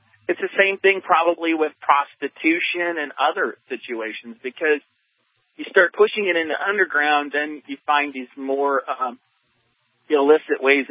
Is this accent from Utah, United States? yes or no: no; Oak Harbor, Washington, United States; Yeah, no, I grew up on Whidbey Island. This heavy-handed police force was Oak Harbor, Washington.